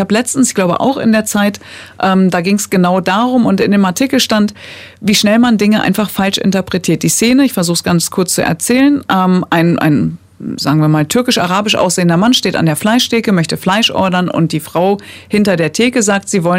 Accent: Datteln, North Rhine-Westphalia, Germany; born there; ich bin in Datteln geboren, aber meine Eltern, wenn sie das wissen wollen, die kommen aus dem Irak.

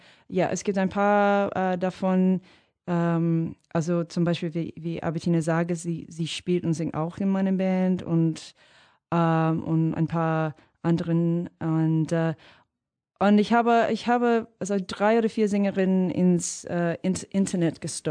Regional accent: Sydney, New South Wales, Australia; German is a second language; als Kind in der Vororten von Sydney war R&B unglaublich populär.

